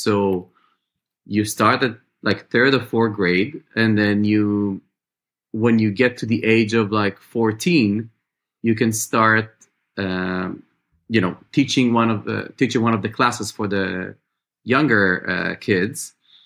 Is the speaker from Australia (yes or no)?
no; Israel; I grew up in Israel